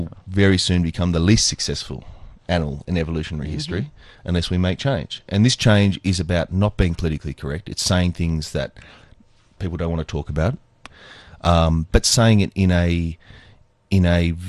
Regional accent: Australia; now in South Africa; Okay, I came here as an Australian.

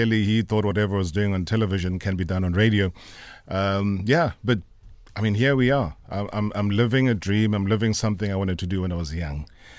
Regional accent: Nkandla, KwaZulu-Natal, South Africa; We're raised in a township called Emondlo, but I have no recollection. I think I was too young then, but my memory dates back to growing up in Nkandla.

